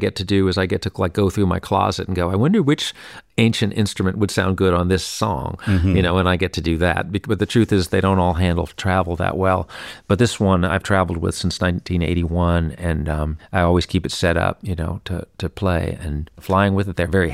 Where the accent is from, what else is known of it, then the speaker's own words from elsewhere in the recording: New York City, New York, United States; I grew up here in New York City and on 100th Street, West End, and then I heard the banjo on the Beverly Hillbillies